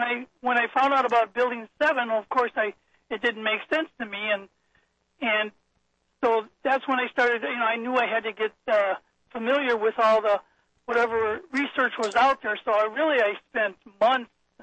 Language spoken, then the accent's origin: English; Milwaukee, Wisconsin, United States; I'm from Wisconsin, Milwaukee